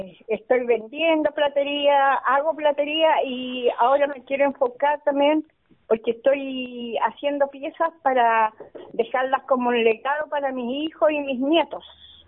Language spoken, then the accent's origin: Spanish; Puringue Rico, Los Ríos, Chile; Yo soy de Puringue Rico, de la comuna de Mariquina, a el camino de Huin.